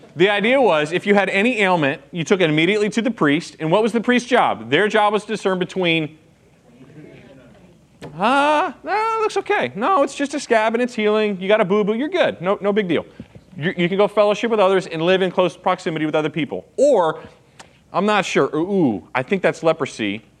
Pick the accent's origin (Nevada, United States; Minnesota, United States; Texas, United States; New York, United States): Texas, United States; but I am from Texas.